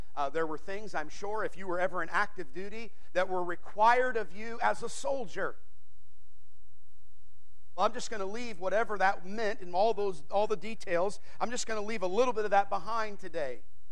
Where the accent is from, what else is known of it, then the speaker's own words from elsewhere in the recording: Michigan, United States; I'm from Michigan originally. And bow hunting was a big thing there.